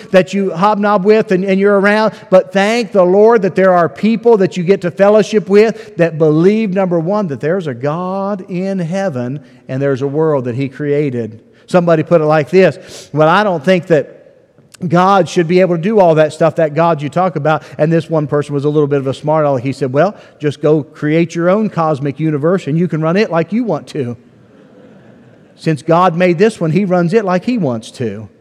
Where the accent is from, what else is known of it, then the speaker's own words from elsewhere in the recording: West Virginia, United States; just 4 hours up the road where I grew up in West Virginia